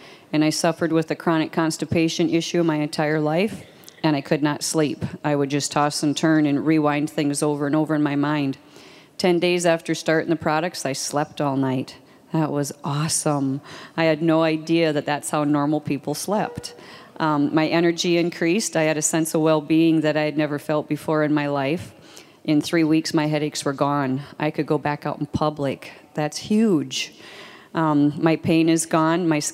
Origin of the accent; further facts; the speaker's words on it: Frederick, South Dakota, United States; from Frederick, South Dakota.